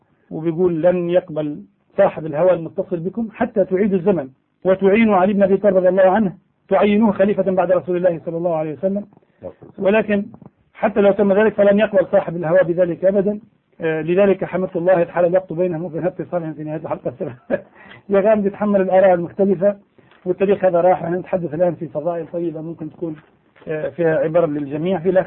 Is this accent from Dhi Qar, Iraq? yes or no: yes; Dhi Qar, Iraq; أنا مواطن عراقي أعيش في مدينة الناصرية.